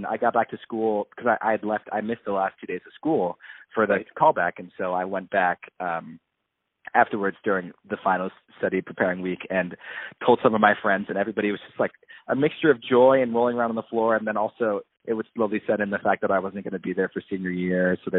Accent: Arizona, United States; now in Los Angeles, United States; I'm from Arizona, so I love having a car again.

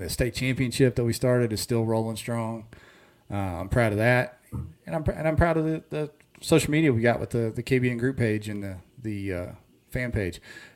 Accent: Arkansas, United States; Twice on Dardanelle's the one I got to call out, and that's my home state.

